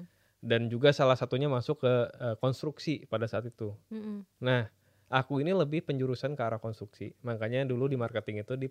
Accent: Bandung, West Java, Indonesia; Jadi dulu tuh kita banyak banget teman-temanku yang sesama orang Bandung. Jadi aku juga orang Bandung.

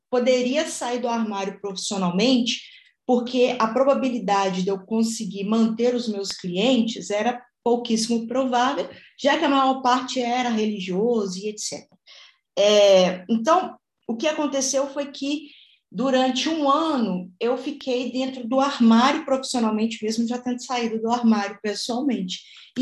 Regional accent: Belo Horizonte, Minas Gerais, Brazil; eu sou de Belo Horizonte, Minas Gerais, né?

